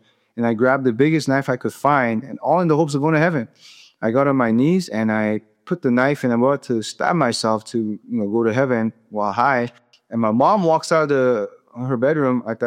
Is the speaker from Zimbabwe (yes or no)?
no; South Korea; now in United States; In South Korea, my home country, 40 people commit suicide every day.